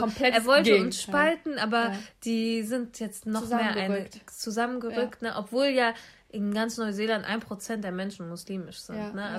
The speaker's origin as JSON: {"language": "German", "town": "Wolfsburg", "region": "Lower Saxony", "country": "Germany", "said": "wenn man mich fragt, woher kommst du? Und ich Wolfsburg sage."}